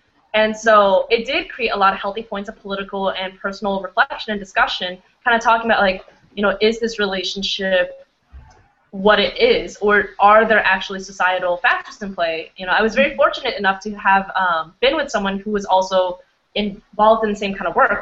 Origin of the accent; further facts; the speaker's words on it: Arizona, United States; also born or lived in Florida / New York; growing up in Arizona, and then growing up in Western Florida and in upstate New York